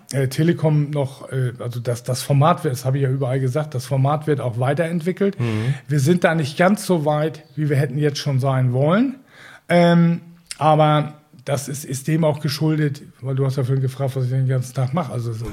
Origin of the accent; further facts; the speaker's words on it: Northern Germany, Germany; das können wir uns hier als Norddeutsche, ist ja easy